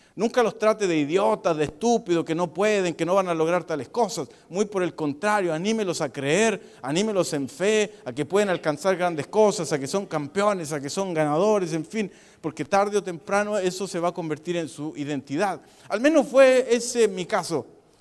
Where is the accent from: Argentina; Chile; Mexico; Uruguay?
Chile; Vengo de Perú, ustedes saben, soy chileno.